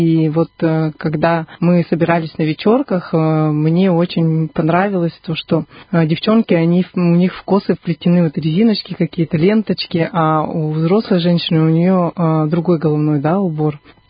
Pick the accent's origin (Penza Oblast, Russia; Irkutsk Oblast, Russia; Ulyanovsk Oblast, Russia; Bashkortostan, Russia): Irkutsk Oblast, Russia; Yubileyny; born there; Бабушка у меня жила и живет сейчас в Иркутске. И долгое время я вообще родилась в глубинке в Иркутской области, в Киренском районе, в поселке Юбилейном.